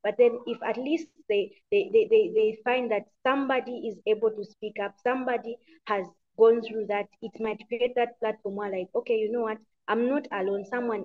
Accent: Lusaka, Lusaka Province, Zambia; also born or lived in Mansa / Ndola; I grew up in a little bit of Mansa, a little bit of Ndola, and more of Lusaka.

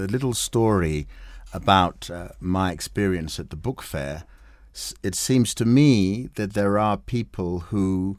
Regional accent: Kenya; If I may interrupt, though, we've got things like we're Kenyan.

